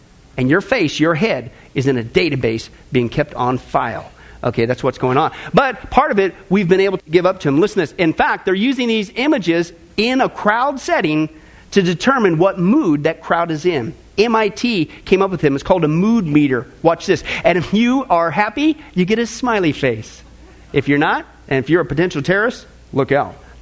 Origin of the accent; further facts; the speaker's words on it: Kansas, United States; This isn't like some place I grew up in Kansas with a population of 25.